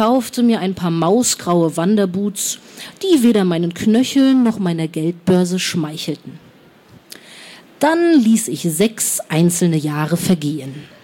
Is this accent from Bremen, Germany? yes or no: no; Stralsund, Mecklenburg-Vorpommern, Germany; born there; Und ich selbst bin gebürtige Stralsunderin, bin Fischkopf.